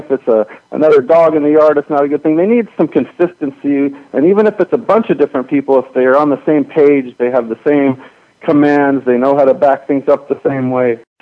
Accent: Hollywood, California, United States; I grew up and I was born and raised in Hollywood, and just being here, it just comes with the territory.

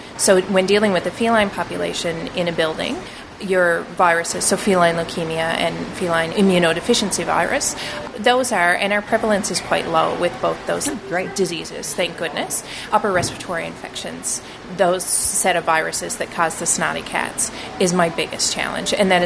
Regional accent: Newfoundland and Labrador, Canada; because I grew up in Labrador

